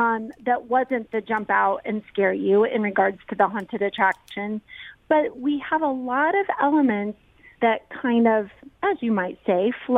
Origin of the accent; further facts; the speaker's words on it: Kansas City, Missouri, United States; But I think being here and growing up in Kansas City